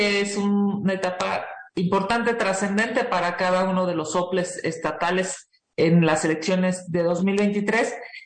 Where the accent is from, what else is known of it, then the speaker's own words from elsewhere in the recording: Mexico; Por supuesto que la mañanera de hoy ha sido de las peores que hemos tenido que vivir como mexicanos.